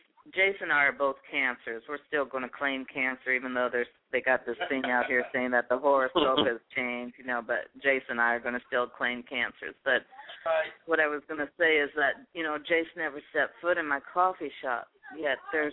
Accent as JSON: {"language": "English", "town": "Seattle", "region": "Washington", "country": "United States", "tie": "born or raised there", "said": "I will say that there is this side of me as this emotional cancer that is really hurt by my hometown of Seattle, Washington"}